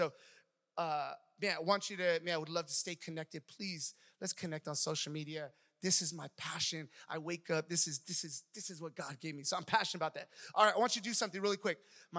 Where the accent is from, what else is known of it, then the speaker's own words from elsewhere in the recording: Oakland, California, United States; also born or lived in San Jose; My background, I grew up in the Bay Area, Oakland, San Jose.